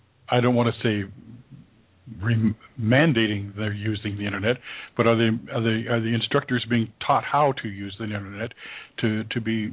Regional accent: Washington, United States; I know I'm from Washington State, and almost every school up in the counties that I lived in was outfitted by Bill Gates.

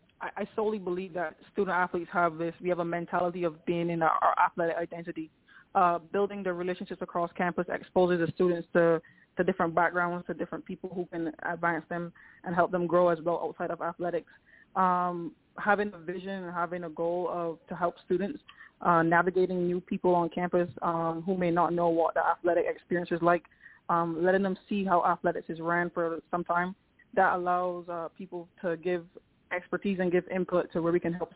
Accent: Barbados; as I said, I'm from Barbados, so I also want to be able to, in maybe 15, 20 years, probably go back home and actually enhance sport in my country

